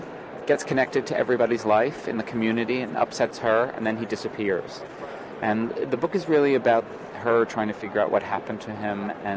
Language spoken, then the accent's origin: English; New Jersey, United States